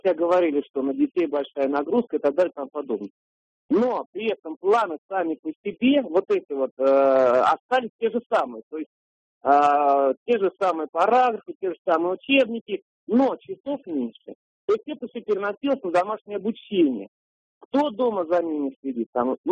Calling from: Penza, Penza Oblast, Russia; А я вот из Пензы

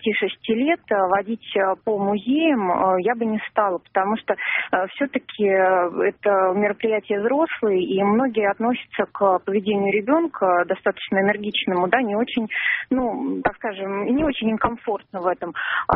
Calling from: Moscow, Russia; Здравствуйте … я звоню из Москвы.

